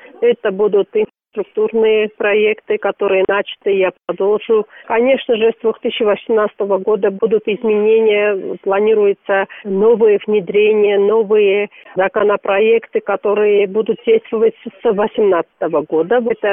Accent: Ninotsminda, Samtskhe-Javakheti, Georgia; это мой родной район, родной город. Я коренной житель города Нинацминды.

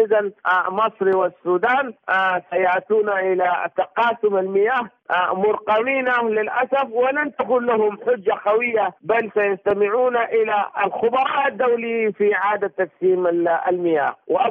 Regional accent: Sudan; وأنا سوداني لدي الحق أن ندافع عن بلدي

